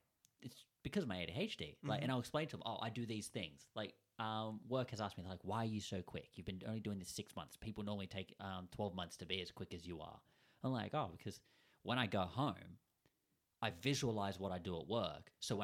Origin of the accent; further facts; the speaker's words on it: Australia; They'll understand. We're Australian.